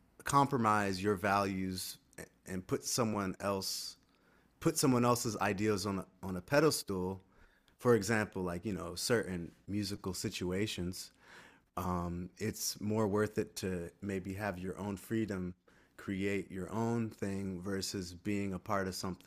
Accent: Washington, District of Columbia, United States; And luckily I'm from Washington, D.C., and there was a orchestra nearby.

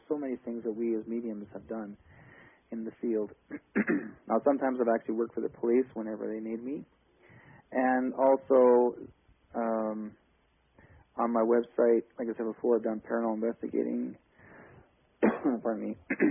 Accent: Canada; I'm a Canadian.

